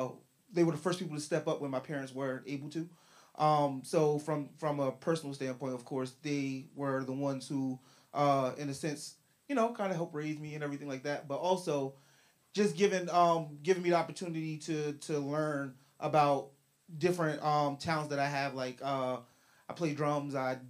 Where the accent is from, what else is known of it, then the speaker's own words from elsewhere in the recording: Jersey City, New Jersey, United States; Yeah, so I'm from Jersey City, and I grew up right in Greenville.